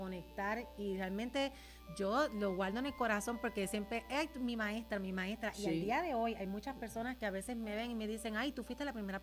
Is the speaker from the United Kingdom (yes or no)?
no; Lares, Puerto Rico; also born or lived in San Sebastián; Así que para mí siempre Lares es como más mi casa por el hecho de que mi niñez la viví en Lares esos primeros años.